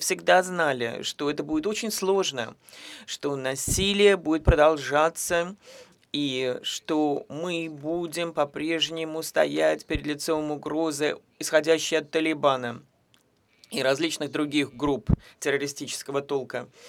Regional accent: Montenegro; Я из Черногории

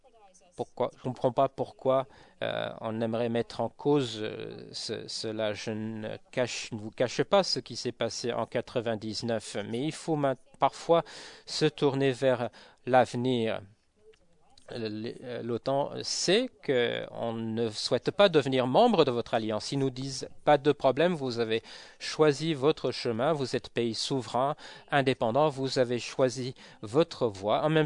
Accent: Norway; French is a second language; Moi, je suis de la Norvège.

